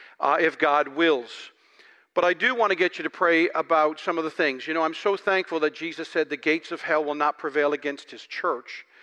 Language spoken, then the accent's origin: English; Newfoundland and Labrador, Canada; Newfoundland is my island. I love it with all my heart.